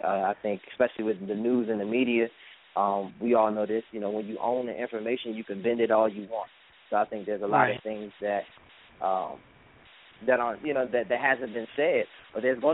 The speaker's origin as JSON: {"language": "English", "town": "Washington", "region": "District of Columbia", "country": "United States", "said": "I'm from Washington, D.C."}